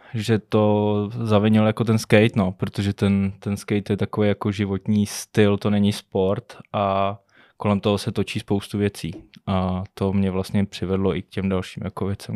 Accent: Děčín, Ústí nad Labem Region, Czechia; moved away as an adult; Ze Sudet. Z Děčína. Tam jsem vlastně vyrůstal a bydl jsem tam do svých 23 let. Jo, do 23 let. Takže tak, no, ze severu.

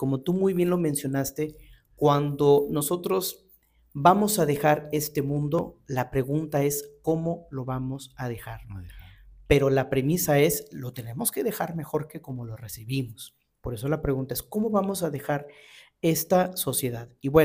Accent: Mexico; Ya también como mexicanos tenemos también esta tradición del meme y todo

